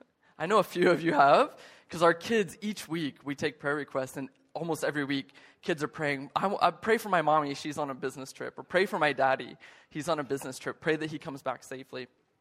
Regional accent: United States; moved away as an adult; now in South Korea; And this is my passport, my U.S. passport. I'm from the States.

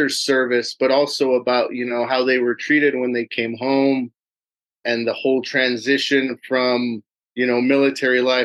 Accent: Superior, Arizona, United States; I was born and raised in Arizona, grew up mainly in a small town called Superior.

